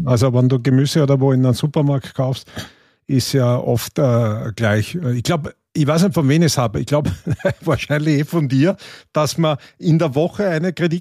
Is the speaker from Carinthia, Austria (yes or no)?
yes; Carinthia, Austria; bei uns in Kärnten, in Siebenbrünn heißt das, Maria Siebenbrünn